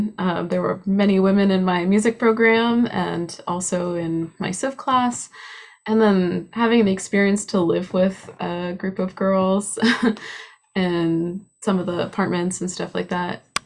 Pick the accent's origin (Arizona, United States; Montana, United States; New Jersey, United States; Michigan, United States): New Jersey, United States; maybe growing up in New Jersey, I had one experience